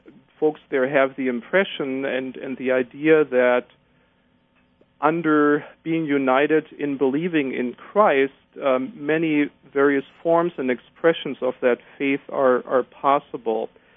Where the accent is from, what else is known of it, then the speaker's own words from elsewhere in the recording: Germany; I come from Germany originally